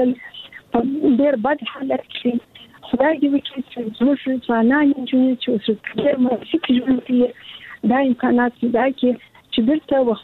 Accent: Kandahar, Afghanistan; زموږ په وخت کې زه د کندهار یم

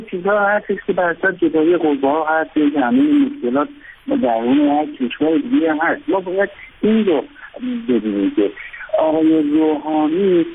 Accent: Iran; به عنوان یک ایرانی به عنوان یک مهندس ایرانی

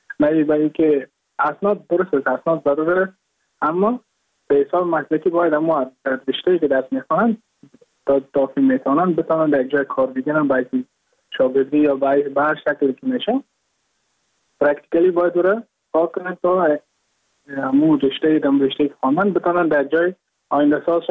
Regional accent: Mazar-i-Sharif, Balkh, Afghanistan; moved away as an adult; now in Goa, India; از مزار شریف هستم، از قریه شیرآباد که از قریه دورافتاده مزار شریف بلخ می باشم، که من در سال 2019 ماه جون به هندوستان آمدم

